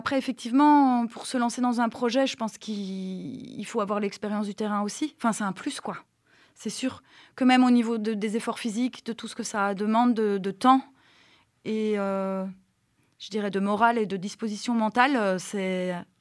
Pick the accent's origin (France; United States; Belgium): Belgium; Alors moi, je suis pas originaire du Diwa, je viens de Belgique et puis j'ai beaucoup bourlingué avant.